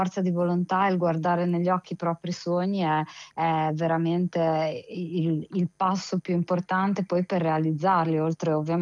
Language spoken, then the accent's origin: Italian; Emilia-Romagna, Italy; io credo che si senta dall'accento, sono emiliana